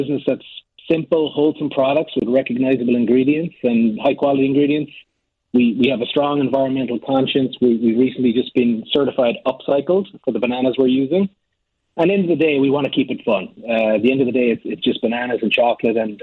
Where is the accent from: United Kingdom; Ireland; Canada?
Ireland; Cork, Munster; moved away as an adult; now in Chicago, United States; I grew up in Cork in Ireland, spent most of my young adult life there and moved to Chicago in 2009. And I've been here since